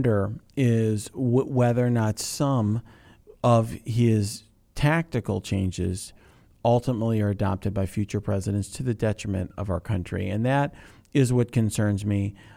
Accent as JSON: {"language": "English", "country": "United States", "said": "And I guess I'm an American first and a Democrat second."}